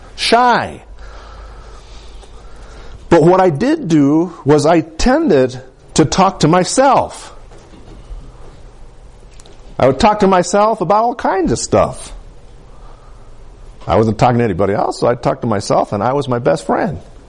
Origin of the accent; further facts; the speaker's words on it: Colorado, United States; I'd never left the valley. I was a Valleyonian, just like most of you. Born and raised in Capulene, Colorado.